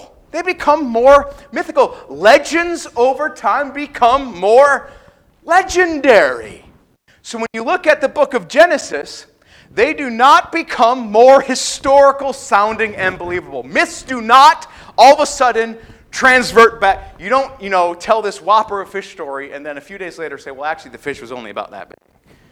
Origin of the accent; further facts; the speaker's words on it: New York, United States; You have Algonquins, which settled where? My home state of New York.